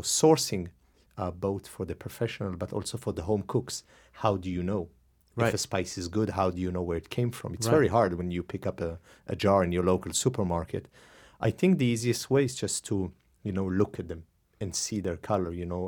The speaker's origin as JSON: {"language": "English", "region": "Northern District", "country": "Israel", "moved": "yes", "said": "Well, I'm from Israel originally. I've been away for the last 14 or 15 years. I was born in a kibbutz in Galilee and started cooking fairly early"}